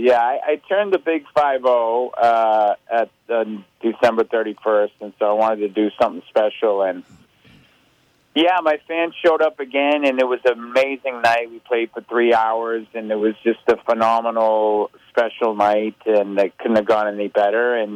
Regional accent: Boston, Massachusetts, United States; I'm from Boston.

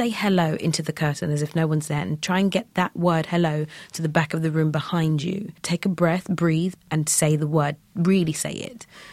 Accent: London, United Kingdom; I'm from London, born and bred. My parents are both Nigerian. And I guess the African background is very emotional anyway.

